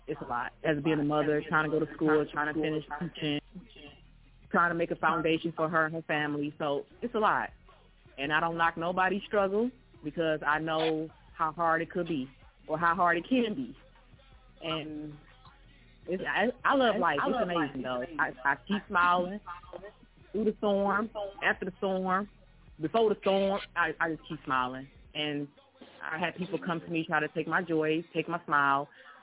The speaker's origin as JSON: {"language": "English", "town": "Detroit", "region": "Michigan", "country": "United States", "said": "from Detroit, Michigan. I'm 25."}